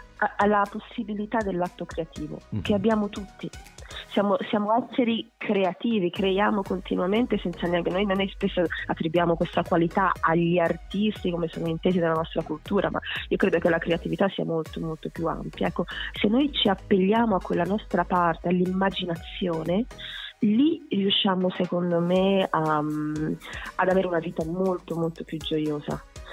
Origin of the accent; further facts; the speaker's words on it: Genoa, Liguria, Italy; Io sono di Genova, quindi c'è anche una tradizione cantautoriale molto forte